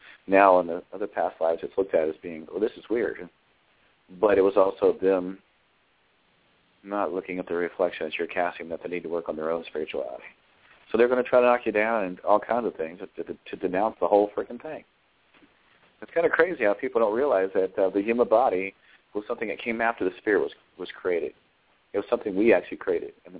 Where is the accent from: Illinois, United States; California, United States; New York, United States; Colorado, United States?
Colorado, United States; people ask me, where are you from? Oh, this is my hometown.